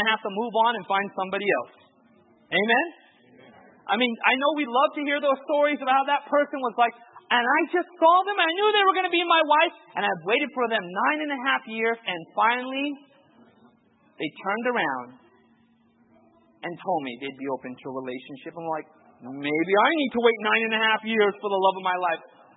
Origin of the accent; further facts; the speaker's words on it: California, United States; I grew up in Orange County.